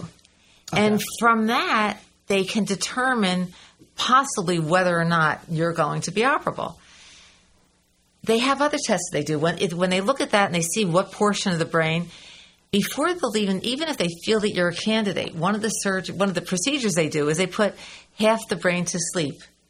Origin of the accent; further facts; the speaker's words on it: Port Jervis, New York, United States; I grew up in Port Jervis, New York. My dad was born there, and it was interesting. It's a very small town.